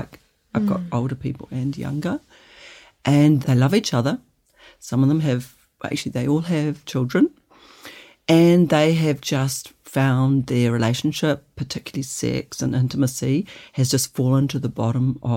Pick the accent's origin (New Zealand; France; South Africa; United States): New Zealand; also born or lived in New Plymouth / Christchurch / Auckland; now in Whangamata, New Zealand; I'm from New Zealand. Mm-hmm. I was born in New Plymouth and I grew up in Wellington and Christchurch. And then I've lived in Auckland and now I live currently in Whangamata in the Coromandel. Mm. So I feel like I'm a Kiwi.